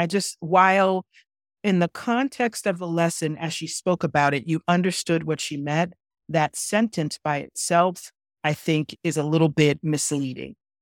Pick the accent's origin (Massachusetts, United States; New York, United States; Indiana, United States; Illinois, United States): New York, United States; New York City; I grew up in the Bronx in New York, and viewers and listeners, if you've not noticed, I am a woman of African American descent.